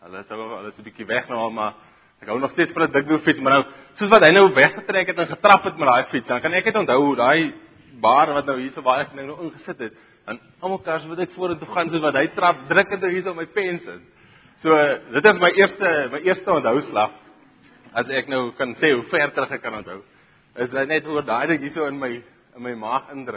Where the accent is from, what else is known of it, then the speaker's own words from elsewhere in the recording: Karoo, South Africa; dit is gebore en getoe daar in die Karoo, waar ek groot geword het.